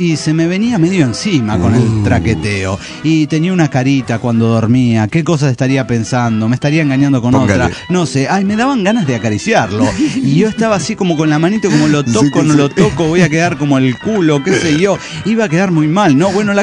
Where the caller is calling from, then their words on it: San Luis, Argentina; de la Sierra de San Luis.